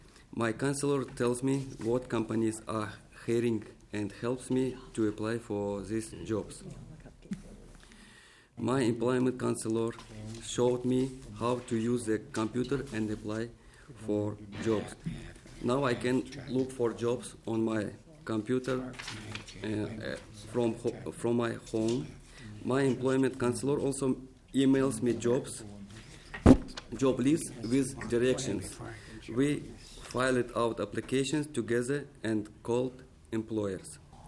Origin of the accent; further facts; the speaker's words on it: Tajikistan; English is a second language; moved away as an adult; now in United States; I am from Tajikistan. It's a small country from Central Asia. I live in U.S. only 6 months. We arrived in August 2008 with my family.